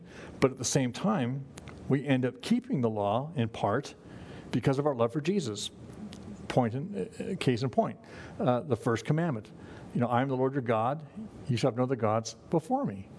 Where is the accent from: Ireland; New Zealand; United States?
Ireland; But it's like telling me to stop being Irish, you know, or anybody else